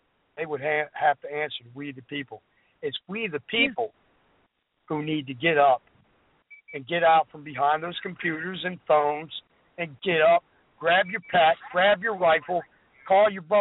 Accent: United States; I'm an American. Traditionally, I don't like being told that.

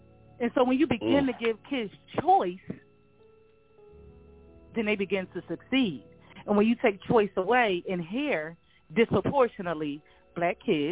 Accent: Philadelphia, Pennsylvania, United States; And so like I said, growing up, primarily all the schools when I was growing up in Philly are no longer open, George.

